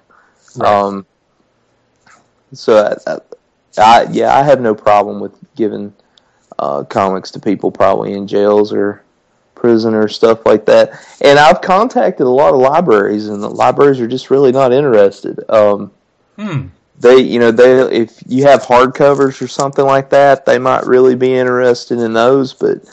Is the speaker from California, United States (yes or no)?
no; Mississippi, United States; he's just a dude, you know, just like me, except he was from Kentucky and I'm from Mississippi.